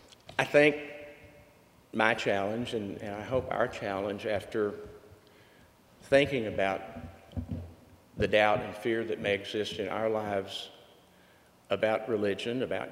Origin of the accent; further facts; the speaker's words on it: Houston, Texas, United States; When I grew up in Houston, my dad took care of an elderly lady outside of Houston